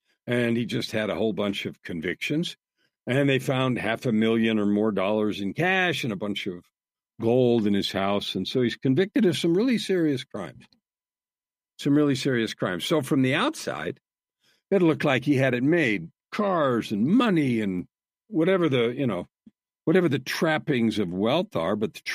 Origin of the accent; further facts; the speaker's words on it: Canada; As a Canadian, watch the political stuff unfold in the U.S., I'm just horrified.